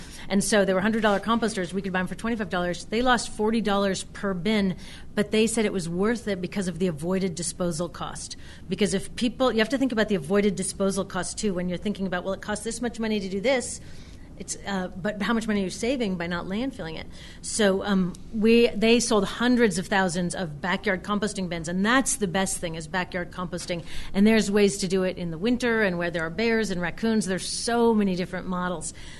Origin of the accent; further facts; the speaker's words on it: Berkeley, California, United States; It sounds a little corny to be like, I'm from Berkeley and my number one recommendation is you compost.